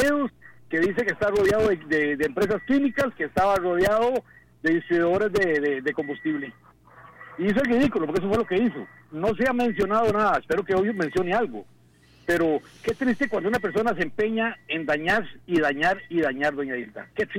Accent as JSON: {"language": "Spanish", "region": "Cartago", "country": "Costa Rica", "said": "yo soy de Cartago y puedo decirle con fe todo lo que lo de ese terreno"}